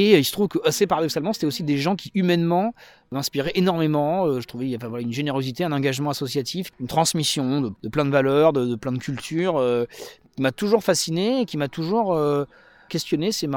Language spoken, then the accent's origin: French; France; ce qu'on connaît chez nous en France.